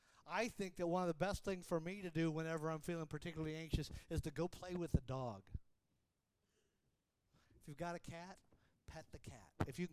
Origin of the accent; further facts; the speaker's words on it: Florida, United States; I grew up in Florida, and I learned to snow ski before I learned to water ski.